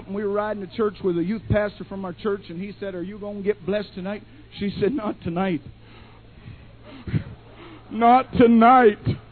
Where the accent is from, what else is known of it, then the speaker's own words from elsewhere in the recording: Canada; I am a Canadian, a foreigner, stranger, and a pilgrim, and you took me in.